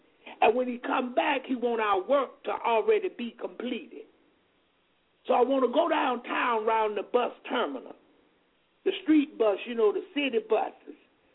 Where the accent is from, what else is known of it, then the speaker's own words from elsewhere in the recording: the South, United States; accent: Southern; I'm from the South, and you hear that Southern talk of a black woman many days, because that's just who I am.